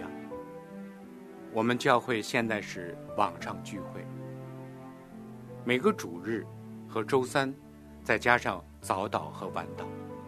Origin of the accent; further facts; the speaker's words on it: Wuhan, Hubei, China; 以前我一直不爱这个城市，我不喜欢这里的人情世故，甚至我不会说我是武汉人。